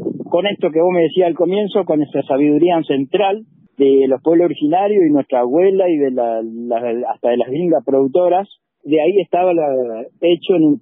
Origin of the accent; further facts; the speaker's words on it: Santa Fe, Argentina; porque todos somos santafesinos y todos tenemos ganas de producir